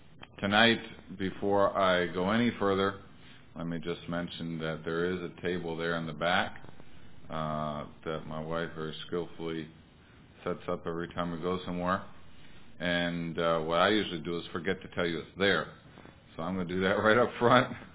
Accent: Peru; I was born and raised in Peru.

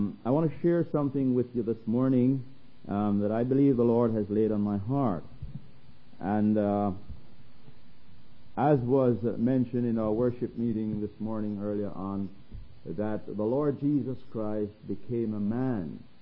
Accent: Jamaica; accent: Jamaican; now in United States; So if I was born here, it doesn't necessarily make me an American, because I grew up in Jamaica and have this accent, and now I'm living back in the state of my birth.

